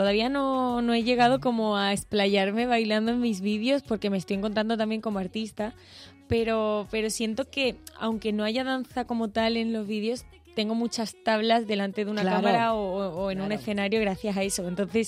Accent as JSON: {"language": "Spanish", "town": "Cádiz", "region": "Andalusia", "country": "Spain", "said": "yo soy de Cádiz, nada que ver."}